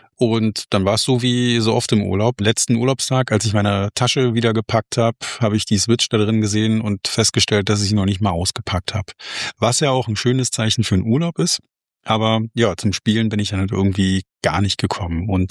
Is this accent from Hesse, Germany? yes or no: no; Berlin, Germany; Freund und ich, wir kommen ja beide aus Berlin